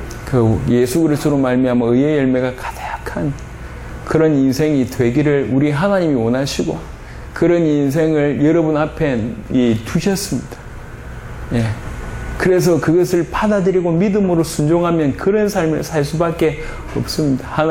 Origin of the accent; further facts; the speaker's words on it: Masan, South Gyeongsang, South Korea; 고향이 창원입니다. 정확하게 마산인데